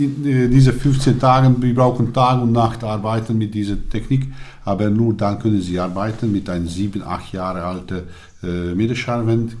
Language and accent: German; Hungary; German is a second language; Wenn wir, das ist dasselbe wie bei dem Arzt bei uns in Ungarn.